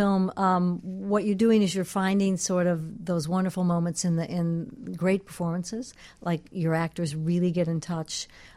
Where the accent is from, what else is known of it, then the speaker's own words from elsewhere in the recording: Midwest, United States; So, you know, we're from the Midwest, and we just are good, solid filmmakers, right?